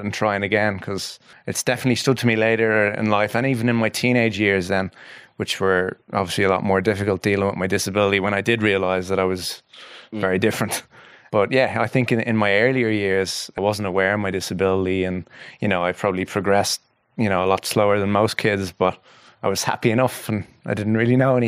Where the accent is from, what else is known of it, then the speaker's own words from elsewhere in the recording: Blackrock, Leinster, Ireland; born there; Yeah, so I was born in Blackrock